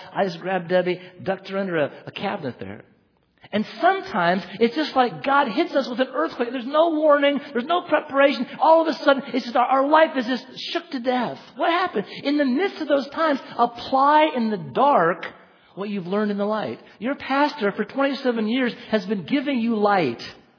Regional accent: Oregon, United States; I grew up in Oregon. In Oregon, we didn't have tornadoes.

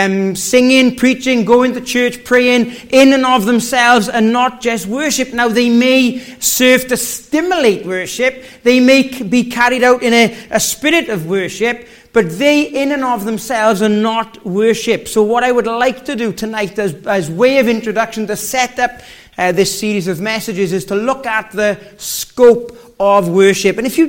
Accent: Wales, United Kingdom; As you can tell, the accent is not a local accent. I was born and bred in Wales, was born again in Wales

